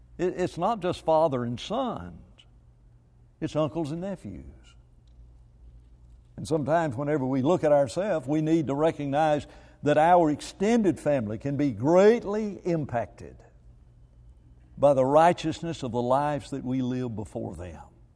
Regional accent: West Palm Beach, Florida, United States; all of a sudden he knew I was from West Palm.

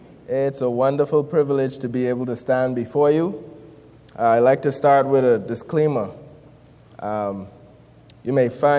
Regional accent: Grand Bahama, Bahamas; once again. I'm from the Bahamas, specifically Grand Bahama Island is where I'm from.

